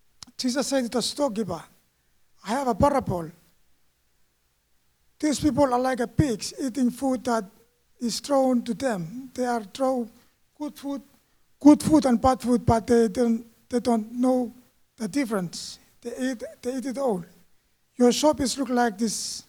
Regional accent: Vanuatu; born there; I was born in Vanuatu. My family is Christian.

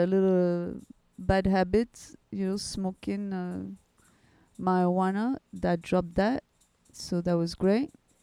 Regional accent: Florida, United States; I came from Florida after having done a lot of research.

